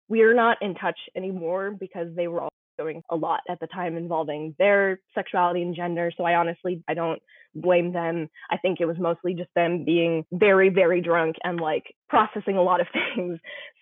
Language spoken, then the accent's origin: English; New York, United States; Or especially growing up in New York